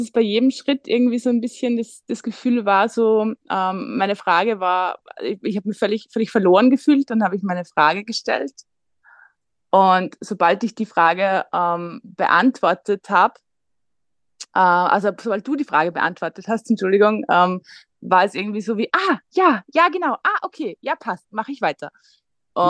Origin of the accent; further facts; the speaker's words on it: Austria; Ich komme aus Österreich. Das wird man vermutlich hören ein bisschen.